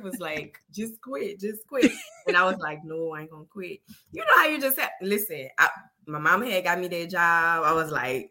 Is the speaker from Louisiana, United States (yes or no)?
yes; New Orleans, Louisiana, United States; you know, I'm from New Orleans.